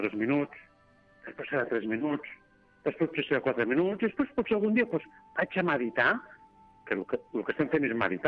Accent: Sant Andreu de Llavaneres, Catalonia, Spain; Perquè en el meu poble, que jo que dic a Llavaneres

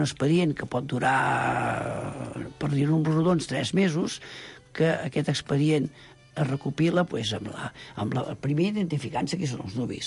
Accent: Premià de Mar, Catalonia, Spain; Jo soc fill de Premià de Mar, soc a Ferró

